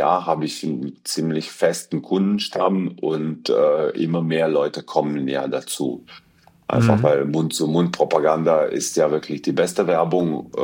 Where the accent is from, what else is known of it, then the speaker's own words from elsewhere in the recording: Croatia; seine Eltern kommen aber aus demselben Ort, wo ich herkomme, aus Kroatien.